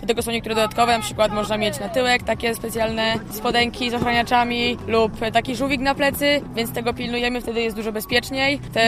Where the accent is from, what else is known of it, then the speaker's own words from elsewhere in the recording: Rzeszów, Subcarpathian Voivodeship, Poland; jestem z Rzeszowa.